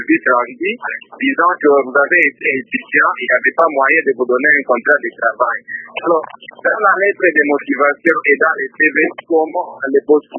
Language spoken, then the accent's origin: French; DR Congo; comme chez nous au Congo, il n'y a pas l'emploi